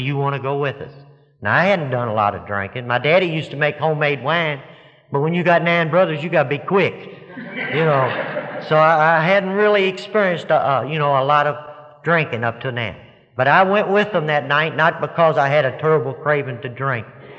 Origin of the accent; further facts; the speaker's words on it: Louisville, Kentucky, United States; I am from Louisville, Kentucky, and if any of you has ever been in Louisville, I was born in a section of Louisville called Portland.